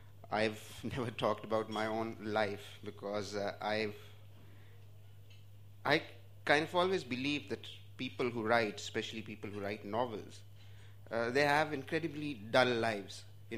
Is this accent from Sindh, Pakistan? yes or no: no; Punjab, Pakistan; I was born in Pakistan, in Pakistani Punjab, in a small village in central Punjab, in a district called Okada. The village was called 2x4L.